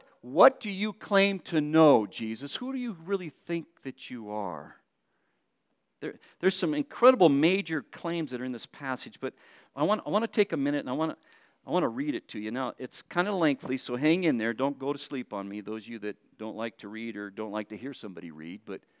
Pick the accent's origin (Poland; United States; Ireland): Ireland; I'm Irish. I think we're like that too, Irish people, right?